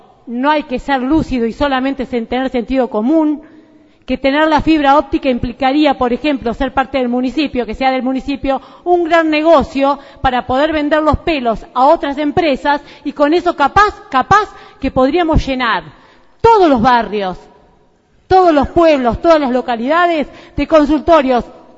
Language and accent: Spanish; María Ignacia, Buenos Aires Province, Argentina; María Ignacia Vera, que es mi pueblo, como lo digo siempre